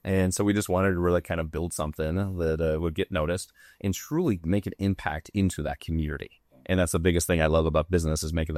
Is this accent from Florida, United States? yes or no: no; Nebraska, United States; And I'm born and raised in Nebraska.